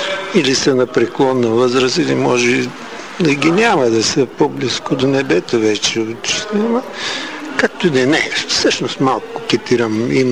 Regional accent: Ruse, Ruse Province, Bulgaria; защото аз съм от Русе

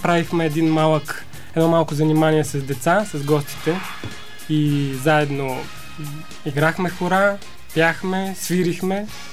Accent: Plovdiv, Plovdiv Province, Bulgaria; also born or lived in Gabrovo; now in Sofia, Bulgaria; Родом съм от Габрово, израсен съм в Пловдив и на гайда почнах да свири тук в София

